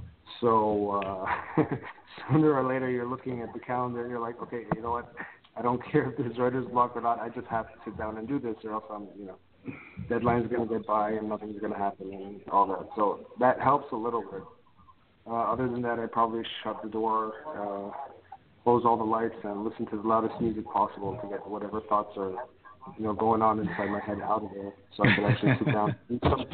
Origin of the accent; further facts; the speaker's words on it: Connecticut, United States; I mean, I grew up in Connecticut, so, you know, you're always surrounded by all this horror and all these, you know, witchcraft and all these legends and myths and stuff like that.